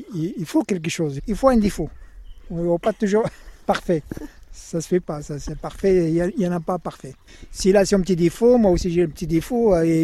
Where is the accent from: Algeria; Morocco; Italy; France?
Morocco; moved away